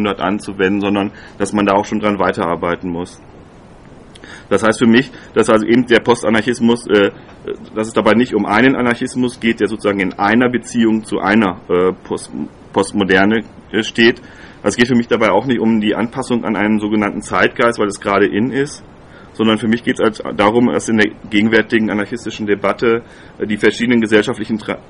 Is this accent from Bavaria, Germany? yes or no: no; Kassel, Hesse, Germany; ich komme aus Kassel.